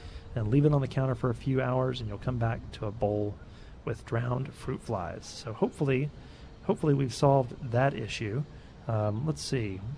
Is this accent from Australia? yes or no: no; Mexico; the bakeries I used to visit as a child growing up in Mexico